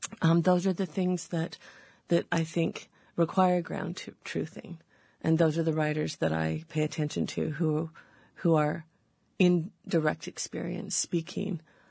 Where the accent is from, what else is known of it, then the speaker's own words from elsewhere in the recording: United States; And being cynical as an American, I turned to the young woman next to me from Rome